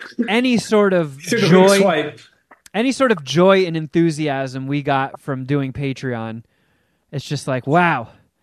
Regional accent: Canada; Oh! Sorry, guys. I'm Canadian.

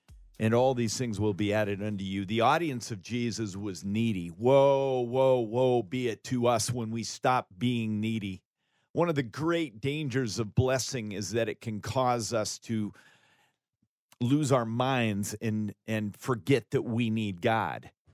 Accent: United States; we can't go ask people for this because we're from America. We're supposed to be the ones with the cheddar.

